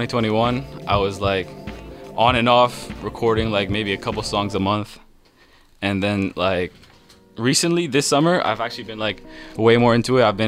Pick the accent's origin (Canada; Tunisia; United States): Canada; Montreal, Quebec; I'm Italian, Polish background. I grew up here in Montreal.